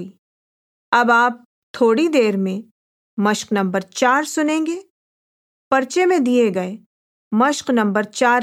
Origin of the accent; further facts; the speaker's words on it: Lahore, Punjab, Pakistan; میرا تعلق لاہور سے ہے جہاں کرکٹ اور ہاکی تقریباً ہر سطح پر کھیلی جاتی ہے۔